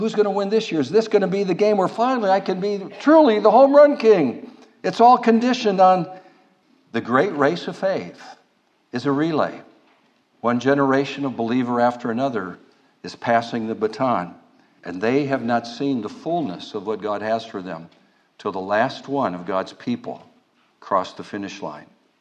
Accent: Pennsylvania, United States; I come from Pennsylvania

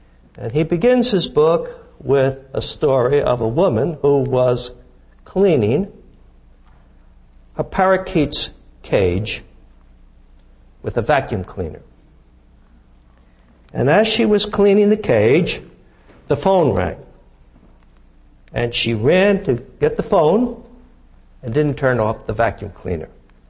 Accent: Jersey City, New Jersey, United States; I came from Jersey City. I'm totally out of pocket. I've never been in the Southwest or even anywhere more than a couple of hundred miles from home.

